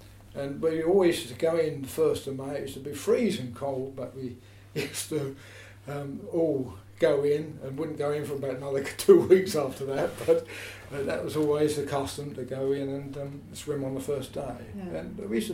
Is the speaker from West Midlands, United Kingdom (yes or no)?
no; Morden, London, United Kingdom; I lived in Tiptree for about 3 years. So, in actual fact, I'm what you would call an old Mordanian, and I don't particularly want to move, as I like the town very much